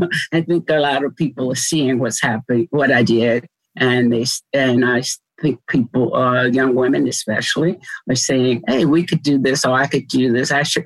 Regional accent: the South, United States; So my involvement was that I knew I grew up in the South, and I grew up during the Jim Crow era.

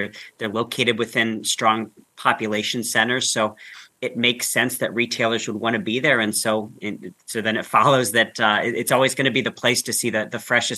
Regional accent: Ohio, United States; You know, I grew up in Northeast Ohio, and so the weather isn't always optimal for open air retail centers

